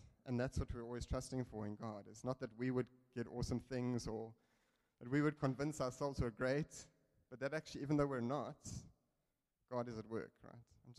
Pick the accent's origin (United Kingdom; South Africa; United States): South Africa; East London, Eastern Cape; also born or lived in Port Elizabeth; we relocated at that point from East London, where I grew up, to Port Elizabeth.